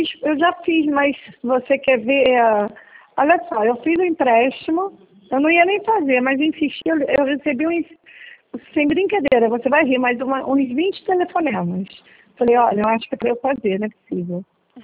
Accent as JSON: {"language": "Portuguese", "region": "Rio de Janeiro", "country": "Brazil", "said": "Eu sou do Rio de Janeiro, de Campo Grande do Rio de Janeiro."}